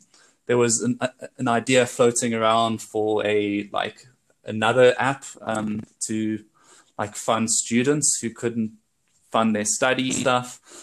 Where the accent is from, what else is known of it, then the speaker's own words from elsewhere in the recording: South Africa; also born or lived in Europe; I came back to South Africa. So I'm South African, but I was living in Europe at the time